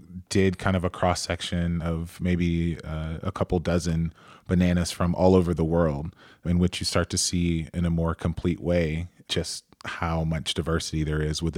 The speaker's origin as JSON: {"language": "English", "town": "Atlanta", "region": "Georgia", "country": "United States", "said": "I think even, you know, I'm from Atlanta, and the way that people talk about barbecue regionally"}